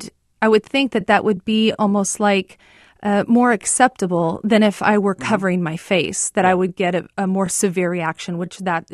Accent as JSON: {"language": "English", "country": "United States", "said": "I'm living here in America, which is my home country"}